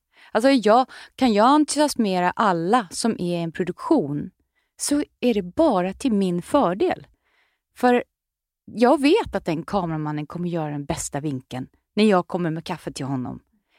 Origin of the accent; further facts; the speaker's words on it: Nyköping, Södermanland, Sweden; jag kommer från Nyköping